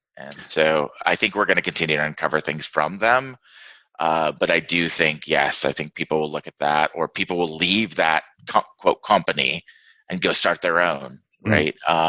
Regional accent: California, United States; I grew up in the Bay Area.

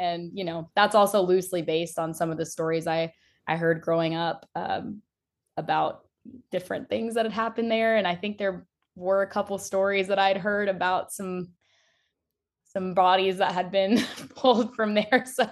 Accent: Texas, United States; and he knew that I was from Texas. I'm a big Dallas Cowboys fan.

